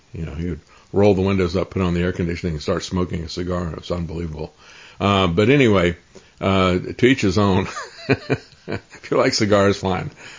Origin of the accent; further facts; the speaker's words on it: Tampa, Florida, United States; I mean, I grew up in Tampa, and I remember when I was in elementary school